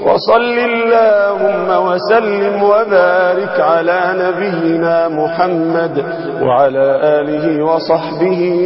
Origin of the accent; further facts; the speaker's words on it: Egypt; بلدنا مصر